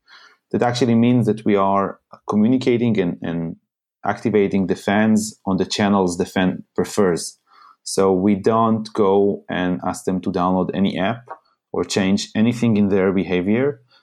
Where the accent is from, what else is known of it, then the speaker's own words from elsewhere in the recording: Haifa, Haifa District, Israel; I used to own a very big bar in my hometown here in Haifa.